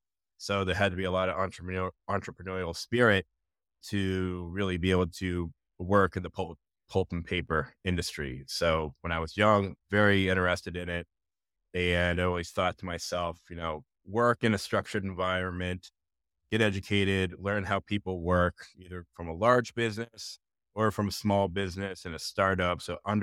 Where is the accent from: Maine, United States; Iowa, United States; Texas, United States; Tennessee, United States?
Maine, United States; I was born and raised on a farm in Western Maine. You know, I went to a two-room schoolhouse